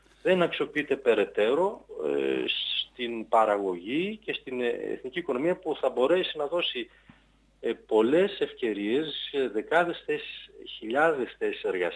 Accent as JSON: {"language": "Greek", "town": "Kozani", "region": "Western Macedonia", "country": "Greece", "said": "Είναι σημαντικό, αλλά είναι σημαντικό για τον τόπο μου, για την Κοζάνη."}